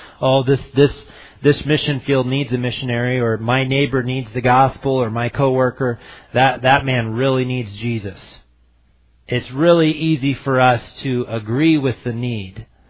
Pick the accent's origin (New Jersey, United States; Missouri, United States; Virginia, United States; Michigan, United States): Missouri, United States; And I am from Midwest Missouri, Northeast Missouri, where I would say it's blue-collar workers, farmers, and I would say the most popular color is camouflage.